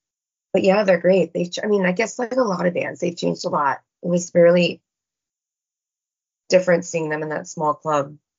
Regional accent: Cincinnati, Ohio, United States; I'm from Cincinnati and I have such hard feelings about that song.

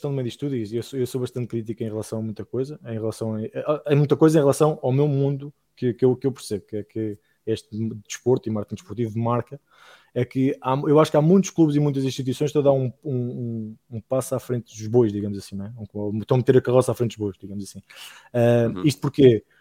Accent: Lisbon, Portugal; eu estou de fora, eu sempre estive de fora e sou lisboeta, não é?

